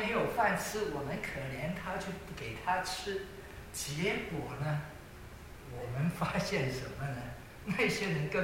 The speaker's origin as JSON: {"language": "Chinese", "country": "China", "said": "也是同样的去经历了我们中国人呢，有一些时候啊，真正是气死人。"}